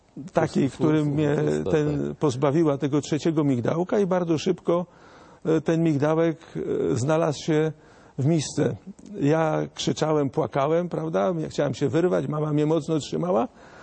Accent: Łódź, Łódź Voivodeship, Poland; born there; bo ja w Łodzi się urodziłem

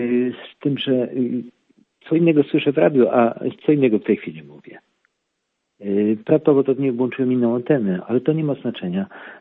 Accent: Rzeszów, Subcarpathian Voivodeship, Poland; born there; moved away; also born or lived in Chicago, United States; Ja urodziłem się w Rzeszowie. Całe lata mieszkałem poza krajem. Mieszkałem w Chicago, wróciłem do Polski. Mam ponad 50 lat

